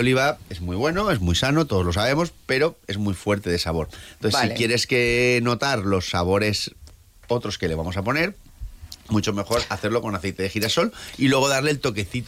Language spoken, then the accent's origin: Spanish; Valencian Community, Spain; todo el mundo lo sabemos, porque aquí somos valencianos